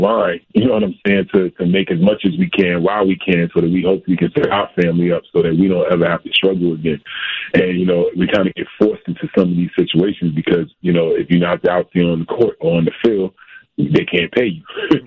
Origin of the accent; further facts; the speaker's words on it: Orange, New Jersey, United States; because I grew up in Orange, New Jersey during the war on drugs era, the DARE era.